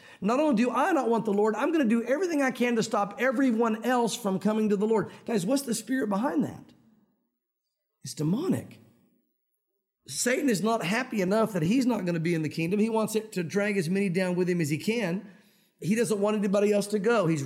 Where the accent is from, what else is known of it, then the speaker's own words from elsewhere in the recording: Tennessee, United States; I grew up in the South. I'm a Southern boy. I'm a Tennessee boy. And although it's funny, when I'm in the South, people don't think I have that much of an accent.